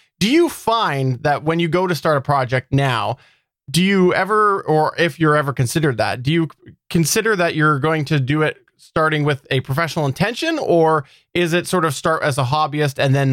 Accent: Canada; And I'm the Canadian.

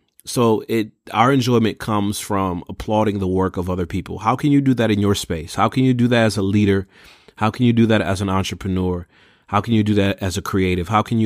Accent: Pontiac, Michigan, United States; because I'm from Pontiac, Michigan, okay? Metropolitan Detroit, look it up on a map. I'm from Pontiac, Michigan.

